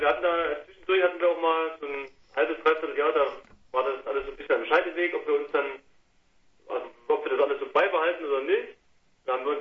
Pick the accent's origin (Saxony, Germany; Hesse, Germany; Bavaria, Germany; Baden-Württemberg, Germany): Saxony, Germany; Waldkirchen; Aus Waldkirchen, ein kleines Beruf im Erzgebirge. Vielleicht die nächste größere Stadt ist Chemnitz.